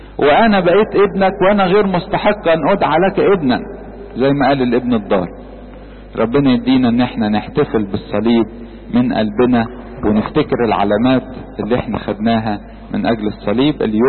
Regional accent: Egypt; احنا اصلا الاقباط مش اصلنا مش يهود، اصلنا امم، لان احنا مصريين من الفراعنة.

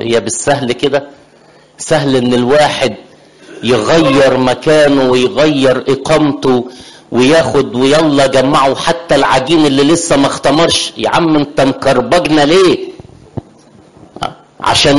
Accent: Upper Egypt, Egypt; على فكره انا مش من بنها، بس عامل من بنها. انا اصلا صعيدي، يعني احنا كنا في كنيسه واحده.

